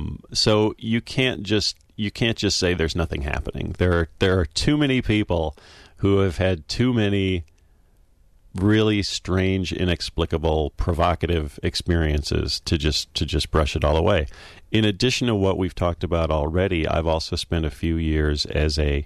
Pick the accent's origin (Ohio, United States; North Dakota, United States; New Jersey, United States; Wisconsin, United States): Wisconsin, United States; Big Bend; I grew up in Big Bend, Wisconsin, in Waukesha County.